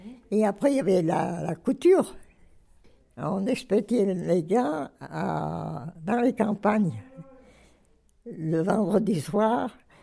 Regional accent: Grenoble, Auvergne-Rhône-Alpes, France; born there; Je suis née à Grenoble.

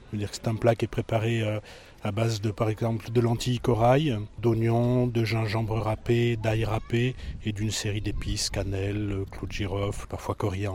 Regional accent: Auvergne-Rhône-Alpes, France; je suis originaire du centre de la France, du Puy-de-Dôme exactement. Je suis sur Grenoble depuis 4 ou 5 ans à peu près.

